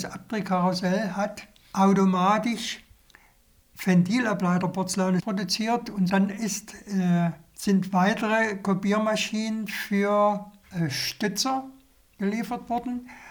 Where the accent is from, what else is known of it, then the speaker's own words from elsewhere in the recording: Stadtilm, Thuringia, Germany; born there; Ich bin geboren 1938 in Stadt Ilm. Das ist ein Städtchen zwischen Ilmenau und Weimar.